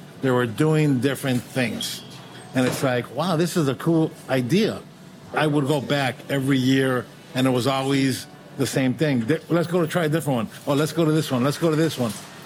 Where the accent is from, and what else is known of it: Chicago, Illinois, United States; born or raised there